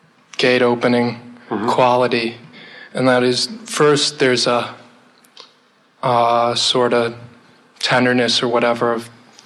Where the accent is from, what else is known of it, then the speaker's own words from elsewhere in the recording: Boston, Massachusetts, United States; Most of my life, Boston.